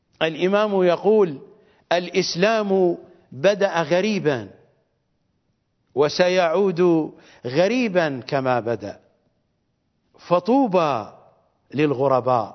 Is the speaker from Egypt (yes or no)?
no; Iraq; أنا لا أستطيع أن أذهب إلى بلدي وأنا عراقي، أنا عراقي عراقي عراقي حتى ينقطع النفس، وأنا عربي عربي عربي حتى ينقطع النفس.